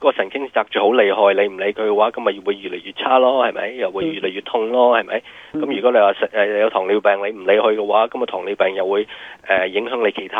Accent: China; 所以即係所謂我哋中國人有陣時講話手勢好嘅話

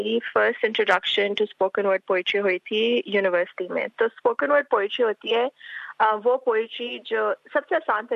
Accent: Lahore, Punjab, Pakistan; also born or lived in England / United States; now in Perth, Australia; میں پاکستان سے ہوں اوریجنلی, لاہور سے, اور پچھلے 2 سالوں سے میں پرتھ میں رہ رہی ہوں.

